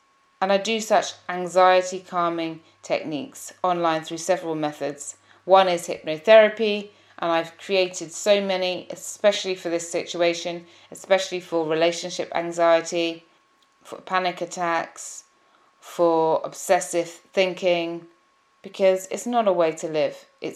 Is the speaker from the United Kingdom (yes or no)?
yes; United Kingdom; Being a Brit, I found it difficult to even talk to my partner